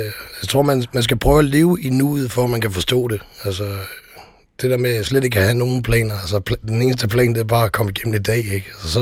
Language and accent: Danish; Aabenraa, Region of Southern Denmark, Denmark; born there; Jeg er født i Sønderjylland, i Aabenraa.